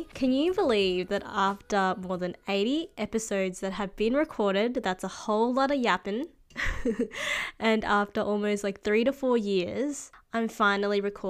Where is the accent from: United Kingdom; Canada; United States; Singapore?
United Kingdom; accent: British; one of my best and worst personality traits is my British accent.